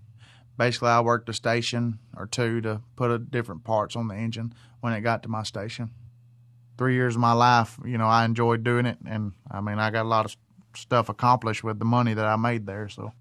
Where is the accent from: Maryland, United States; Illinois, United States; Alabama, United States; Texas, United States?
Alabama, United States; Hartselle; I'm from Hartsell, Alabama.